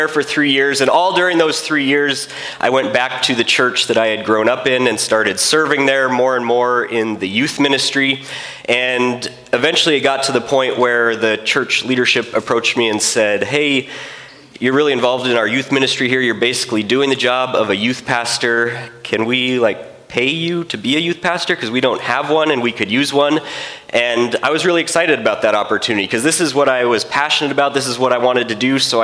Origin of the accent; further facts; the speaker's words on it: Belfair, Washington, United States; I was raised here in Belfair, Washington. I grew up out by Panther Lake on about 8 acres out there. And then when I was in high school, my parents moved into Lakeland Village.